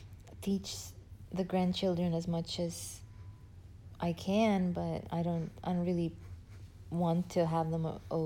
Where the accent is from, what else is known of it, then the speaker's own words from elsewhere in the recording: Estonia; I grew up in Estonia, and it was a socialist country at the time.